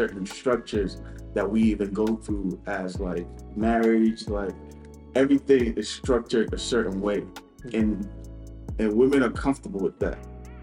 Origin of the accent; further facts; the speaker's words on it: Ghana; now in United States; I was born and raised in Ghana.